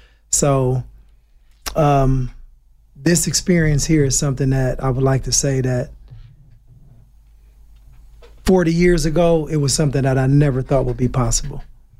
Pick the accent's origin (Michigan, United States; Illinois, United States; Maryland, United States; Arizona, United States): Michigan, United States; I am from Michigan